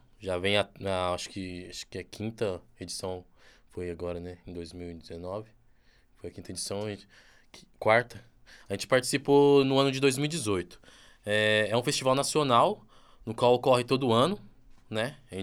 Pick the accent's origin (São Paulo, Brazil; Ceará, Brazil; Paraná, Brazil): Paraná, Brazil; na onde que a gente veio, né, de uma cidade do norte do Paraná, Rolândia, Apucarana ali